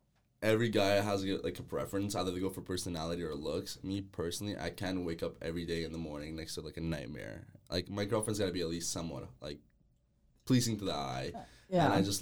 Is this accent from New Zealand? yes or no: no; Albania; I mean, I'm from Albania, so like we always had that aspect